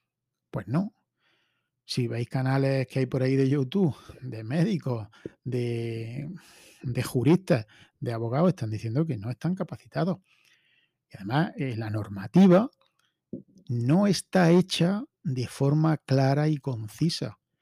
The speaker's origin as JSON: {"language": "Spanish", "country": "Spain", "said": "como consumidor y como español"}